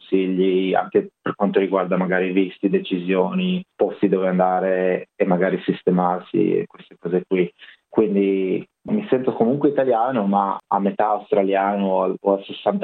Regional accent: Friuli-Venezia Giulia, Italy; dicono sempre che sono austriaco, dato che sono friulano.

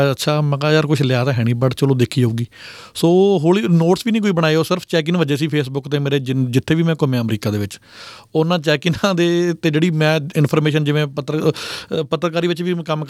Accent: Muktsar, Punjab, India; ਮੈਂ ਮੁਕਤਸਰ ਤੋਂ ਬਿਲੋਂਗ ਕਰਦਾ, ਮਾਲਵੇ 'ਚ ਇੱਕ ਖੂਬਸੂਰਤ ਸ਼ਹਿਰ ਆ

